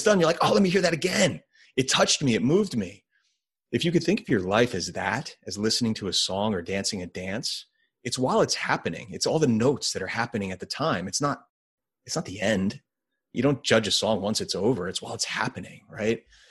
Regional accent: New Jersey, United States; Part of my job to put it in context, New Jersey, at this point, I'm from New Jersey.

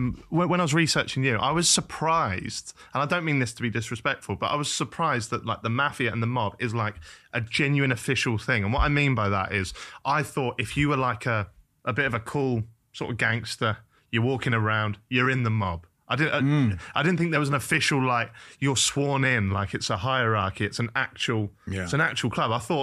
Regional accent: Norwich, East of England, United Kingdom; can I be in there even if I'm just like Norfolk, like I'm from Norwich?

